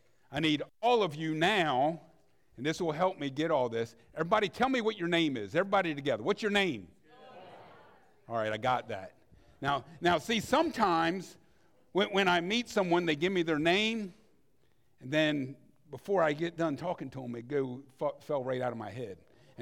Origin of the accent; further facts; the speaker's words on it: Salisbury, United States; I grew up in Salisbury. My mother grew up in Salisbury. My grandmother grew up in Salisbury. So from the early 1900s, one of us was in Salisbury.